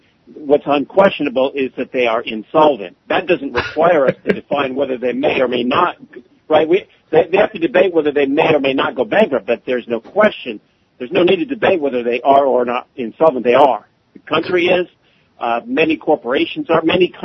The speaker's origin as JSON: {"language": "English", "town": "Portland", "region": "Oregon", "country": "United States", "said": "I'm from Oregon originally, Portland, Oregon. My family is still up there largely."}